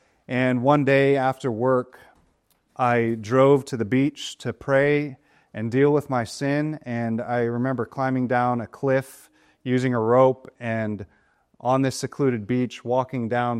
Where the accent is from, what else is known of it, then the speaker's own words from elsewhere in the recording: San Diego, California, United States; I grew up in San Diego, California, and when I was a young believer, a teenager